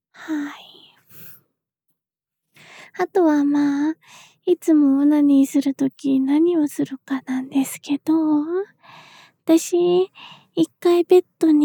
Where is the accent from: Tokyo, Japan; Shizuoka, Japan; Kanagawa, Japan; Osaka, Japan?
Kanagawa, Japan; 出身地は神奈川です。年齢は24歳で、